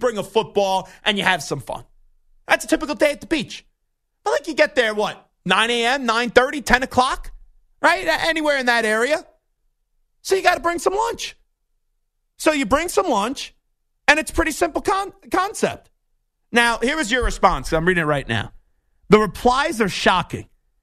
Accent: New York, United States; No, I have not had rabbit. I'm from New York.

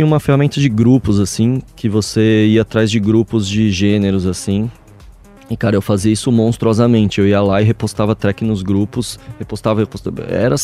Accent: São Paulo, Brazil; Vai que ele é antenado, que eu sou de São Paulo, e o cara resolve me tocar a track aqui também.

